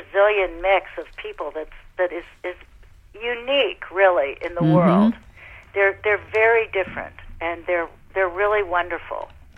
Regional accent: Ohio, United States; I'm from Ohio originally, and I hadn't had the Midwest feeling for so long

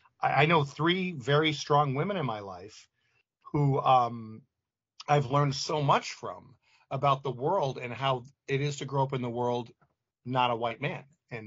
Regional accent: Chicago, Illinois, United States; who grew up around where I grew up in Chicago, which is where Andy grew up.

